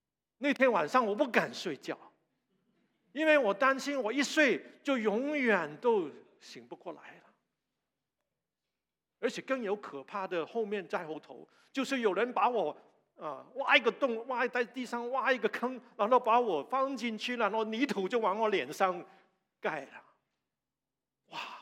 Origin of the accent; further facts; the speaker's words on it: China; 你知道我们中国人都很顾忌这个字的，每逢过节什么时候都不提这个字的。